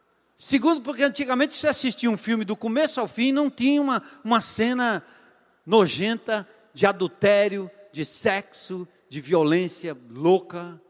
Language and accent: Portuguese; São Paulo, Brazil; Eu sou nascido e criado em São Paulo.